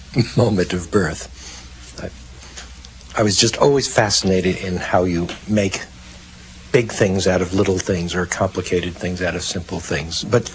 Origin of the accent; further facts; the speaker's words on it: New York, United States; I grew up in New York, and my father was a surgeon who had all sorts of instruments